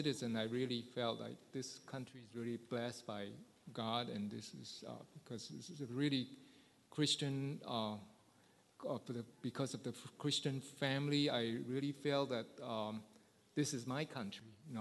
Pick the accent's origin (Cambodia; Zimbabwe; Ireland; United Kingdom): Cambodia; now in United States; I was raised in Cambodia, but when I was in Cambodia, I always felt like a foreigner because we were Chinese and living in a foreign country. But when, you know, after I became a U.S. citizen